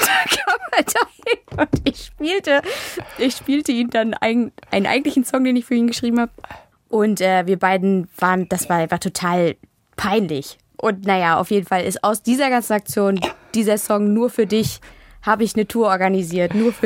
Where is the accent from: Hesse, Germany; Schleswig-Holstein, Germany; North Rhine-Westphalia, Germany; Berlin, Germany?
Berlin, Germany; born there; In Berlin bin ich geboren.